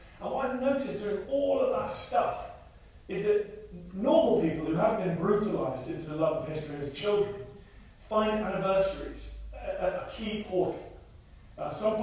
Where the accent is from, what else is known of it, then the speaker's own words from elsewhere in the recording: London, United Kingdom; born there; But no, I was born in Southwest London, an affluent family.